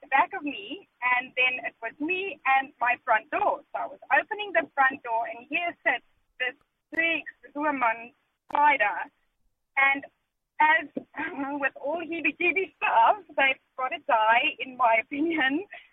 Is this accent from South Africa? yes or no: yes; South Africa; Because I'm from South Africa.